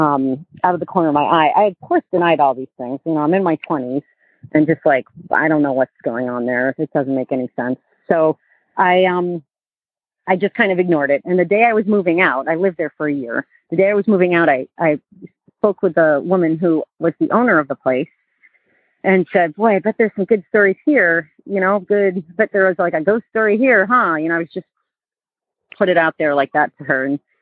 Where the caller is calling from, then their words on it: Burlington, Vermont, United States; I'm calling from Burlington, Vermont.